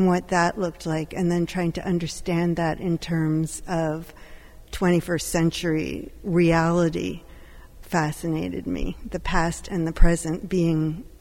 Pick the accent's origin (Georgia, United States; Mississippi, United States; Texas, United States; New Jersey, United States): New Jersey, United States; At first, I thought, I'm from New Jersey. I have no connection to the West in that profound way that I thought I might need somehow.